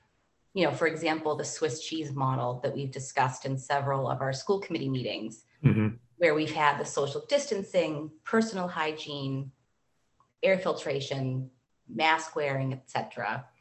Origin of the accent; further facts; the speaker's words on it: Walpole, Massachusetts, United States; now in Franklin, United States; So I grew up in Walpole, just right down the road, and I am a product of the public school systems. My family moved here to Franklin in 2017.